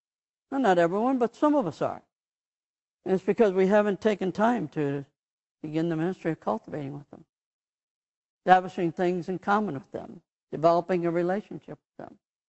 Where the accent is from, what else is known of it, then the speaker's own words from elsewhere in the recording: Ohio, United States; now in California, United States; I'm from Ohio. I'm a transplant. And all of a sudden, I end up in California, and I'm in the minority.